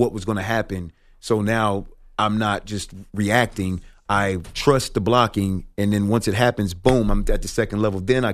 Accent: Virginia, United States; I can't. I'm from Virginia.

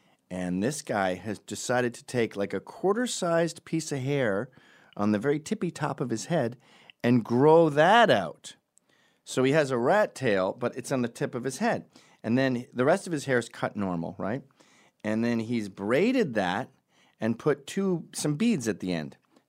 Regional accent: Canada; And I said, look, I'm Canadian and we're not litigious.

